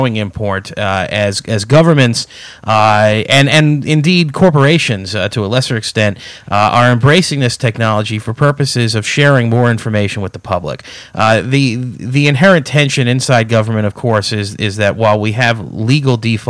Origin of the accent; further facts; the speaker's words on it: Ossining, New York, United States; not too far from where I grew up in Ossining.